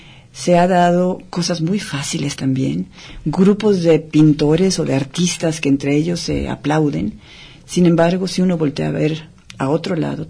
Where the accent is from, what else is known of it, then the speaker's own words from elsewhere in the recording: Guadalajara, Jalisco, Mexico; moved away as an adult; yo salí de Guadalajara hace 16 años